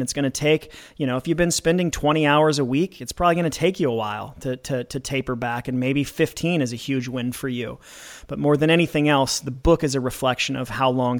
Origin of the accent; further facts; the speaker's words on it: Corvallis, Oregon, United States; now in Chicago, United States; I'm not. I'm originally from Corvallis, Oregon, but my dad was in the military. We moved all over the place, and Chicago's the longest that I lived in any one place.